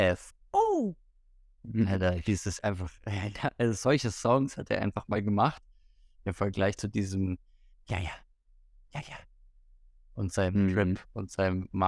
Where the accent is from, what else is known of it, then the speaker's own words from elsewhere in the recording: Berlin, Germany; Wir sind halt Berliner, deswegen halten wir, also innerhalb Berlins wird nicht so krass zusammengehalten